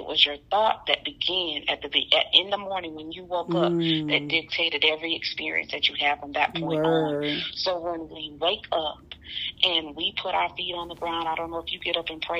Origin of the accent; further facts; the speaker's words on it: the South, United States; I'm a hugger. I am a hugger. I'm from the South. I'm going to hug you.